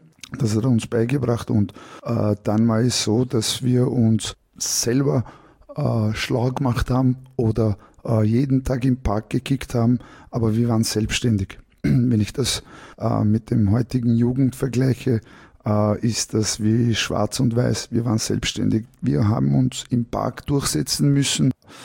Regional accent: Vienna, Austria; Wir sind im 12. Bezirk aufgewachsen, Meidling.

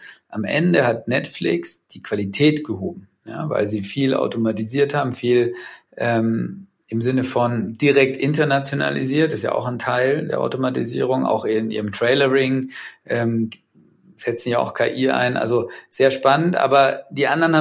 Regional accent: Munich, Bavaria, Germany; wir sind ja Münchner

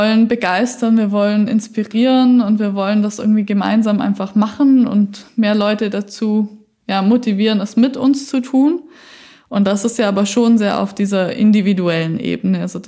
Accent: Bavaria, Germany; bei uns in Franken im Pegnitztal bei Ruprechtstegen

